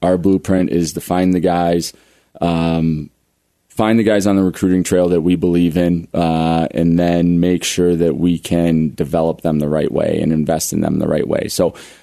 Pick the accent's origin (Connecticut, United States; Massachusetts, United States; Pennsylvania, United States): Pennsylvania, United States; Pittsburgh; So I'm from Pittsburgh, Pennsylvania.